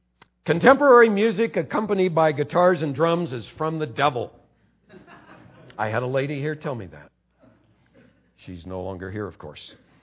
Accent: California, United States; So, you know, I was from California.

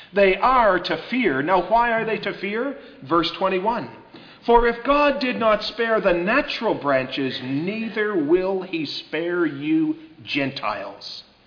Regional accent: United States; And as an American, we look at a verse like this, we ought to tremble in our shoes.

